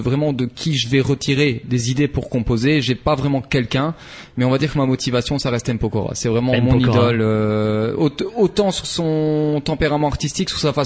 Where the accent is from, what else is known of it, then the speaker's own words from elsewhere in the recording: Tournai, Wallonia, Belgium; Alors moi je viens donc de Tournai principalement. J'habite pas au centre de Tournai